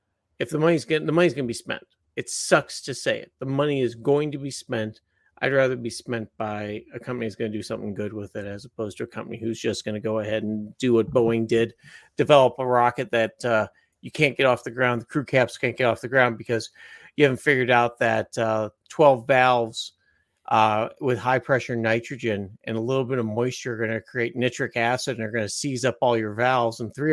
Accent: Chicago, Illinois, United States; I grew up in Chicago. I've been a Bears fan all my life.

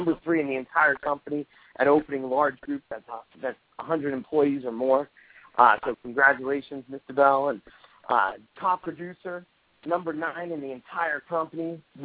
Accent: Brooklyn, New York, United States; now in Boise, United States; That means that when I grew up in Brooklyn, that was like a neighborhood. But here in Boise, that's like 3 of the top cities that have 50,000 people.

